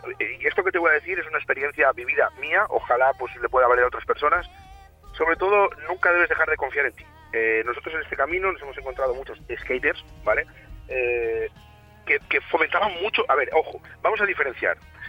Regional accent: León, Castile and León, Spain; now in Bilbao, Spain; piensa que somos de León, nos desplazamos a Bilbao para encontrar un poco

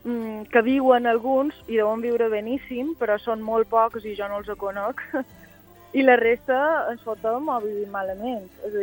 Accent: Valldemossa, Balearic Islands, Spain; jo que soc de Valldemossa m'assembla que aquí encara

